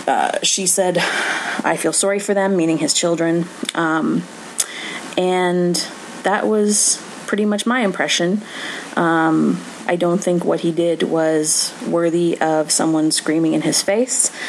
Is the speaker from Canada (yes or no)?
yes; Canada; I talked about being Canadian and everything.